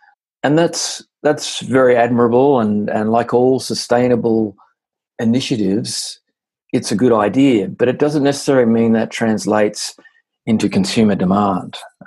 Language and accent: English; Australia; I grew up in Australia, but yeah, my folks, they traveled through Europe when they were younger and the US